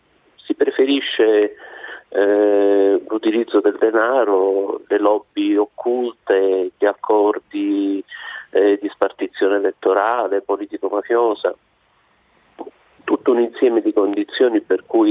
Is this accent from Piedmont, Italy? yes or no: no; Palermo, Sicily, Italy; Io sono palermitano